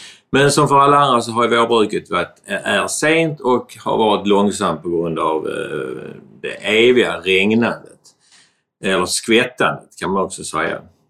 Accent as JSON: {"language": "Swedish", "region": "Skåne", "country": "Sweden", "said": "jag är från Österlen."}